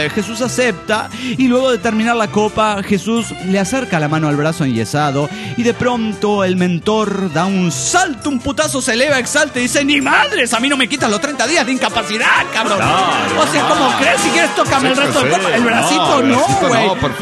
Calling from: Caracas, Capital District, Venezuela; de Caracas, Venezuela.

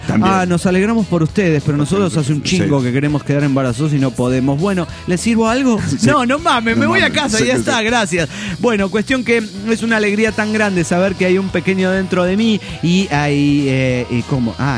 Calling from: Pasto, Nariño, Colombia; de Pasto.

